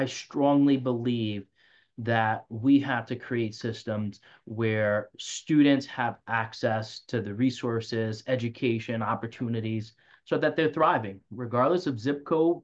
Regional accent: New York, United States; I grew up in the South Bronx, single parent household.

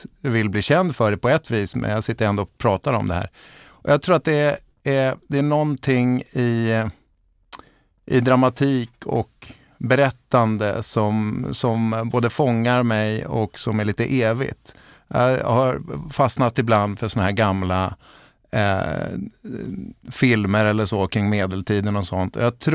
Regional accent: Västerås, Västmanland County, Sweden; Jag kommer ju från Västerås som du sa

